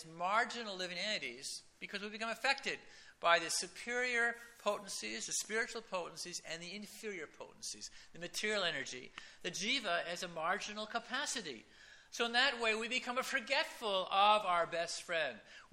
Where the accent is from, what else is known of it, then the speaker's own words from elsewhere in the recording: the West, United States; because I grew up in the Western field in the U.S.